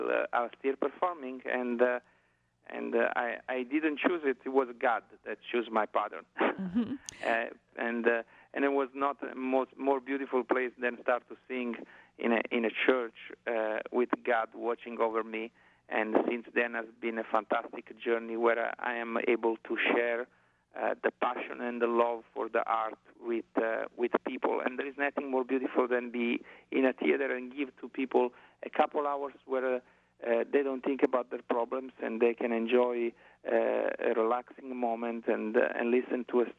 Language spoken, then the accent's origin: English; Italy; now in California, United States; since I moved here in the United States and the journey of growing up in Italy.